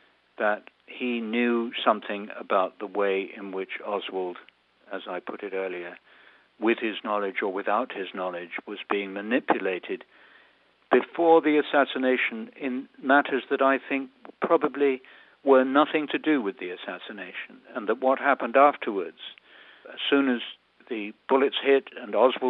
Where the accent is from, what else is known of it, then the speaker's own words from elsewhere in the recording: Ireland; I won't hold it against you, but I am in fact Irish and not British, in spite of the accent.